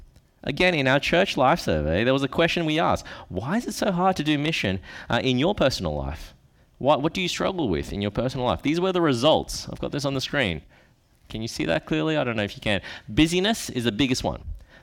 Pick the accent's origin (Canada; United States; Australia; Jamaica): Australia; if you don't know, I'm Australian, born Chinese, okay? I sound very Australian.